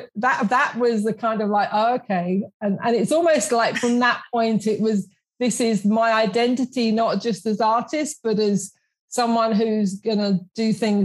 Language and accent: English; London, United Kingdom; I grew up in South London.